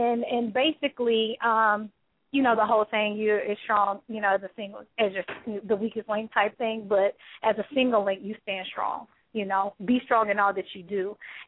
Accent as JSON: {"language": "English", "town": "Atlanta", "region": "Georgia", "country": "United States", "tie": "born or raised there", "said": "I'm, like I said, from the city. I'm born and raised in Atlanta."}